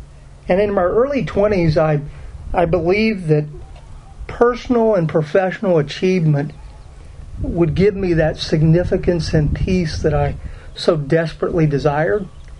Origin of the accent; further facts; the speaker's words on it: Houston, Texas, United States; also born or lived in Pasadena, Texas; I am a native Houstonian. I grew up in Southwest Houston, and I was born in 1957.